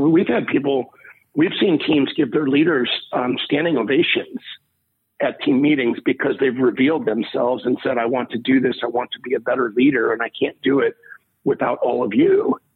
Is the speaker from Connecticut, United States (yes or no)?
no; Chicago, Illinois, United States; now in Atlanta, United States; I will certainly, develop my local Atlanta network, but I'm born and raised in Chicago for 30 years.